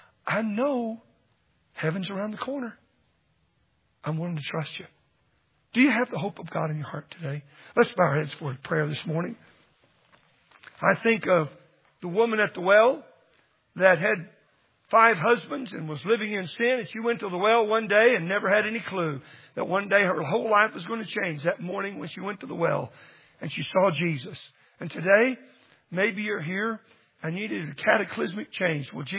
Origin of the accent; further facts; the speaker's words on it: Dallas, Texas, United States; Now, I'm a Cowboys fan and have been growing up in Dallas.